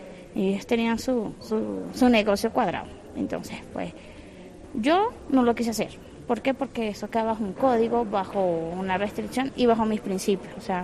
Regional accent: Mérida, Venezuela; moved away as an adult; Venezuela, Estado Mérida.

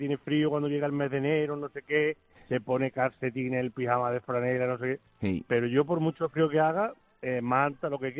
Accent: Lucena, Andalusia, Spain; Yo soy de Lucena.

